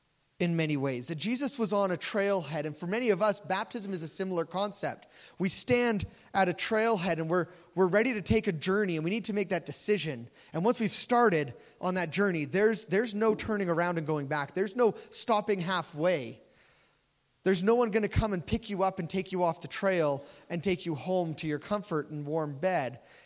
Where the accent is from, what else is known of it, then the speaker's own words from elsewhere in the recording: British Columbia, Canada; So when I was younger, I grew up on Vancouver Island